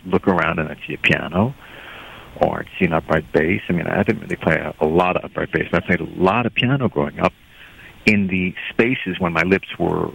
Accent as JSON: {"language": "English", "region": "New York", "country": "United States", "tie": "born or raised there", "said": "I was growing up in New York, where music was just everywhere."}